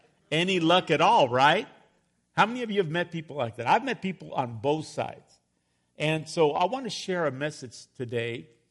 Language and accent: English; El Paso, Texas, United States; Understand that I was raised in El Paso, Texas. My family was not wealthy by any means. We lived under poverty level.